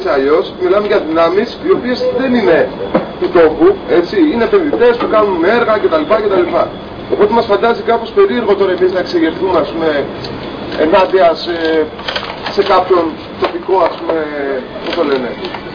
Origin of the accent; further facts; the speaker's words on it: Greece; όχι ως προς τον τόπο μου, αλλά ως προς τον τόπο μου που είναι Ελλάδα